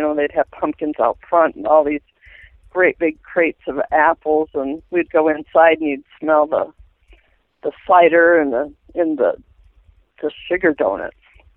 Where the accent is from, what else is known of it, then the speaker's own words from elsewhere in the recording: Michigan, United States; now in Montana, United States; No, I'm from Southern Michigan.